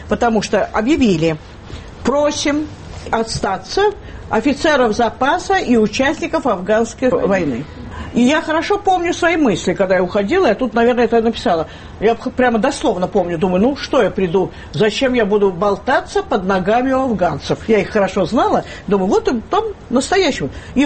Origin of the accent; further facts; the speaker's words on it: Moscow, Russia; меня задело, что я москвичка, мне будут объяснять, когда мне по своему городу ходить.